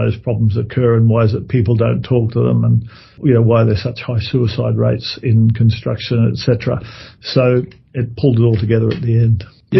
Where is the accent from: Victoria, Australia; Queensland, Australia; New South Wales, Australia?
Queensland, Australia; Thursday Island; also born or lived in Cairns; I was born on Thursday Island in the north of Australia. I spent some years there and then in Cairns, but came down here for schooling.